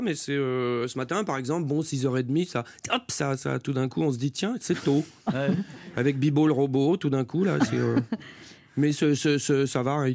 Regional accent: Le Creusot, Bourgogne-Franche-Comté, France; born there; also born or lived in Montceau-les-Mines; je suis né au Creusot, mais j'ai habité à Mont-Soulémine pendant 20 ans.

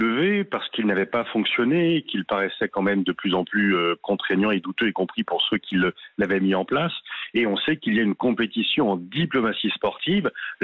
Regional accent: Paris, Île-de-France, France; Bah, étant parisien

